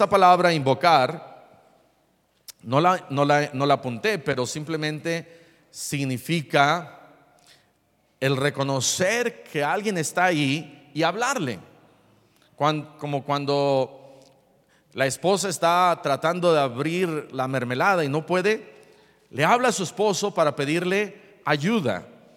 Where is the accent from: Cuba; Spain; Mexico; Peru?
Mexico; Pero el 99 punto no sé cuánto de todos los mexicanos somos griegos, somos gentiles